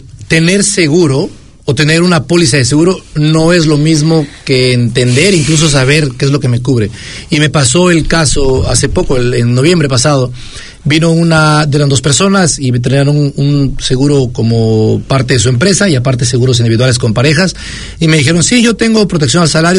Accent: Chiapas, Mexico; now in New Zealand; soy originario de Chiapas, México.

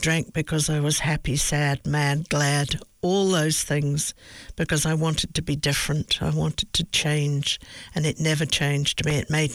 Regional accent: England, United Kingdom; I come from England where I think we're pretty good at laughing at ourselves.

